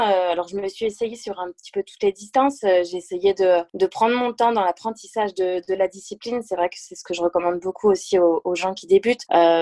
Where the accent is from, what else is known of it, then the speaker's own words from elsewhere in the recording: Le Mans, Pays de la Loire, France; moved away as an adult; also born or lived in Toulouse; now in Uzès, France; J'habite dans le Gard à Uzès, plus particulièrement. Je suis mancelle, puisque je suis née au Mans, en Sarthe, où j'ai vécu jusqu'à mes 18 ans.